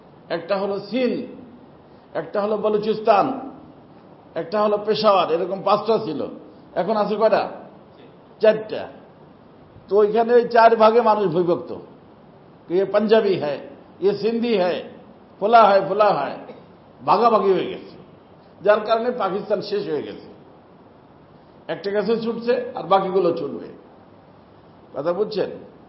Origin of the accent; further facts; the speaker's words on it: Bangladesh; আমি বাংলাদেশি, আমি কি মুসলমান 1 নম্বরে, 2 নম্বরে বাংলাদেশি